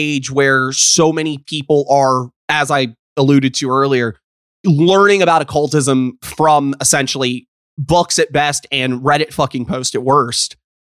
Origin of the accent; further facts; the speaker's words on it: the South, United States; Especially, you know, I grew up in the South, so we have lots of that where you go up north for a little while and you hear something like, why do you accent the word like that?